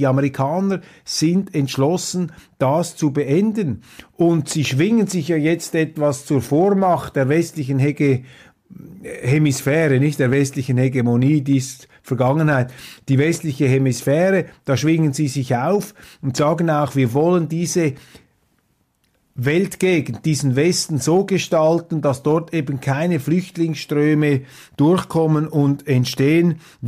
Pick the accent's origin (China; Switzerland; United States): Switzerland; Und das müssen wir als Schweizer auch sehr, sehr genau beobachten.